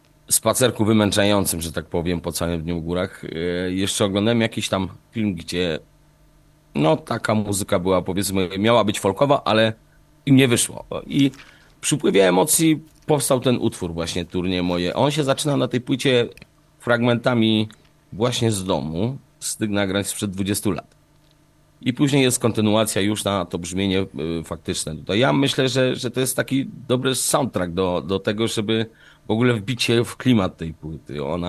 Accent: Lesser Poland, Poland; My jesteśmy z Podhala, tak jak już większość z państwa pewnie wie.

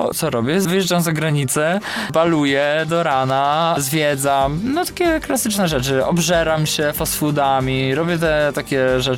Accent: Subcarpathian Voivodeship, Poland; Pochodzę z małej wsi na Podkarpaciu.

